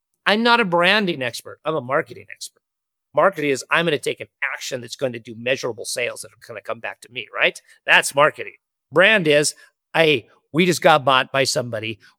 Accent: Montana, United States; I'm a guy from Montana who makes bags that my friends want to use.

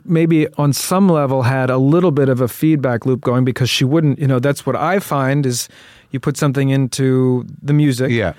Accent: Louisville, Kentucky, United States; In Louisville, Kentucky.

